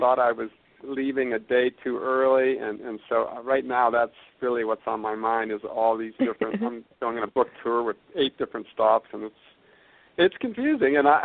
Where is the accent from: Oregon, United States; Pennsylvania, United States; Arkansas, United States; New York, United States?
Pennsylvania, United States; Pittsburgh; and Pittsburgh is my hometown.